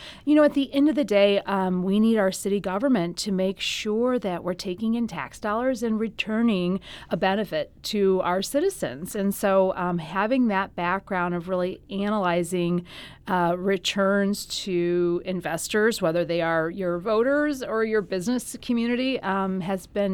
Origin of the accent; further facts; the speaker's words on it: St. Louis, Missouri, United States; Well, I'm a lifelong St. Louisan. I was born down in South St. Louis. I actually grew up a large part in unincorporated St. Louis County.